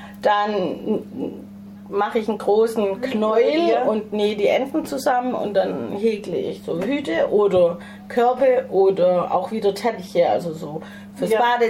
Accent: Herrenberg, Baden-Württemberg, Germany; born there; Also, ich bin geboren in Herrenberg. Und meine Mutter war Chilenin, also ich habe einen lateinamerikanischen Einschlag

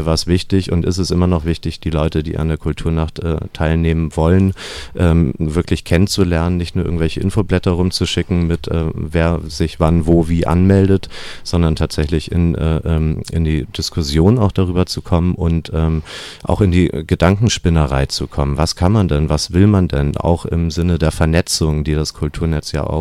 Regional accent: Northern Germany, Germany; now in Tübingen, Germany; Vielleicht hört man das auch meinem Genuschel ein bisschen an, dass ich aus dem Norden komme ursprünglich.

